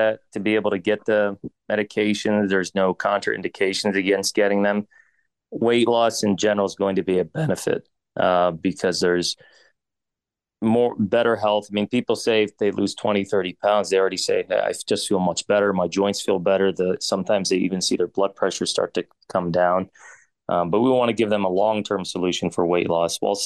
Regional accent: Mount Pleasant, Pennsylvania, United States; And I grew up in Mount Pleasant most of my life. That's about 20 minutes away from Greensburg. And I went to college and medical school right in Greensburg.

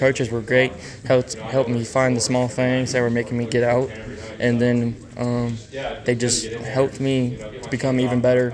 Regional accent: Texas, United States; because I'm from Texas, so I won't be able to see them all summer.

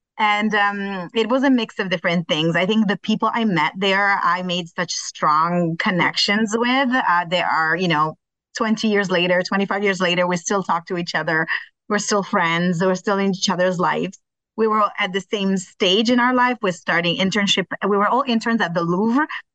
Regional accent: Bergamo, Lombardy, Italy; I was born and raised in Italy in a small town called Bergamo. It's a city near Milan, so in northern Italy.

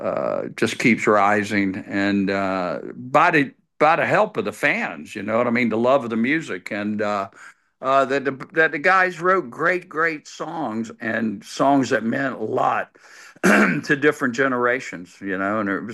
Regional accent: Florida, United States; I'm from Florida.

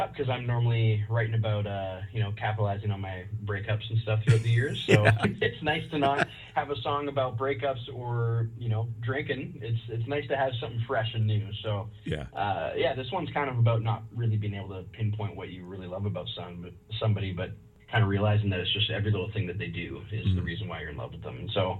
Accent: Surrey, British Columbia, Canada; Born and raised in Surrey, but I live in Langley

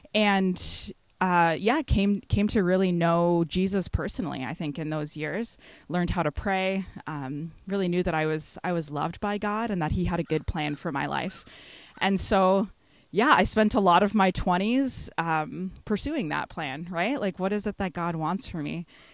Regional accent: Belleville, Ontario, Canada; I was born and raised in Belleville, and I went to Holy Rosary Elementary School and Centennial Secondary School. I was in the arts program at Centennial, graduated in 2005

